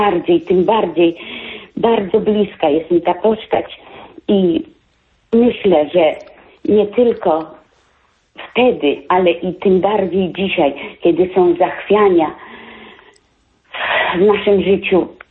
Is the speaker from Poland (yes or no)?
yes; Łomża, Podlaskie Voivodeship, Poland; Jestem z Łomży